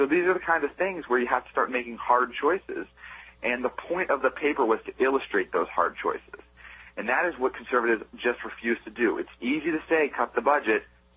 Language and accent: English; Pennsylvania, United States; And, you know, look, I'm from Pennsylvania, and I know that Pennsylvania could use a little bit of highway funding.